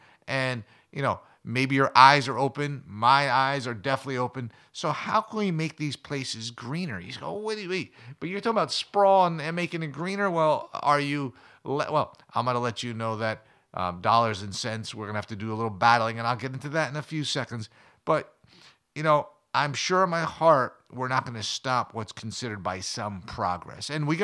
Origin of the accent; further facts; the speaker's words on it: New Jersey, United States; Well, I grew up near Giant Stadium. I actually played at Giant Stadium.